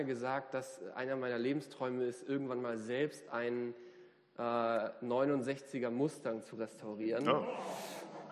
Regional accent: Cuxhaven, Lower Saxony, Germany; born there; Ja, 95 bin ich geboren in Cuxhaven an der Nordsee.

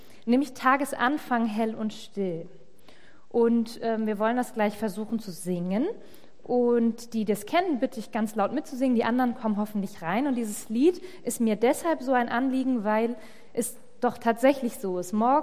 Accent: Schleswig-Holstein, Germany; in dem für mich schönsten Bundesland der Welt, Schleswig-Holstein, wo ich herkomme

